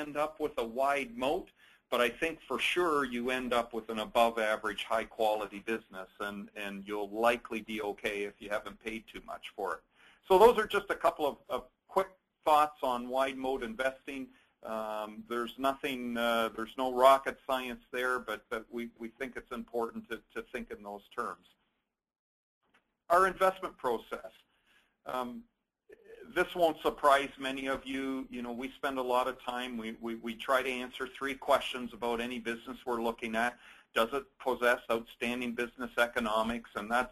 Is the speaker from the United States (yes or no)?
no; Canada; So I'm from Canada.